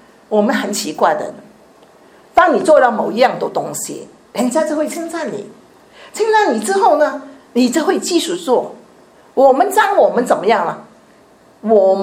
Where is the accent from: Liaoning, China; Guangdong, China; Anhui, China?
Guangdong, China; Chaozhou; 我是潮州人，潮州人啊，传统的潮州人啊